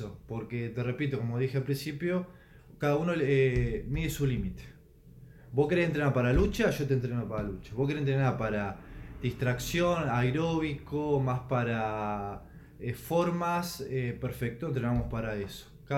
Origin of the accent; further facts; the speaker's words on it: La Pampa, Argentina; El tema de la pandemia me obligó a quedarme acá en La Pampa, en mi pueblo